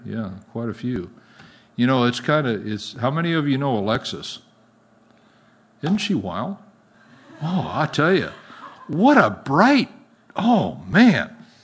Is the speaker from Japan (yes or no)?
yes; Japan; more fully involved in my home country of Japan.